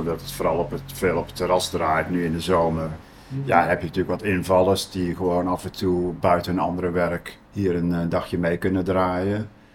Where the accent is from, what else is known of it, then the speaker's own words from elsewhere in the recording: North Brabant, Netherlands; Nee, ik ben gewoon een Brabander, dus dat...